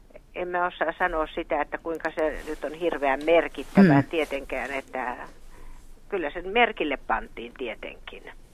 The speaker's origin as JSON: {"language": "Finnish", "region": "Kymenlaakso", "country": "Finland", "said": "Minä olen kotoisin Kymenlaaksosta"}